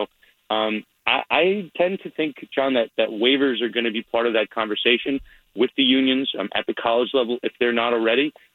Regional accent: New York, United States; I mean, I'm from New York, which is a little more conservative when it comes to reopening.

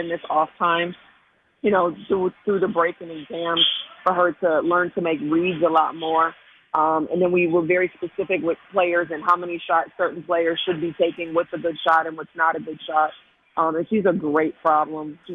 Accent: Milwaukee, Wisconsin, United States; we've got a very active chapter in Milwaukee, my hometown, and that's 50 miles up the road.

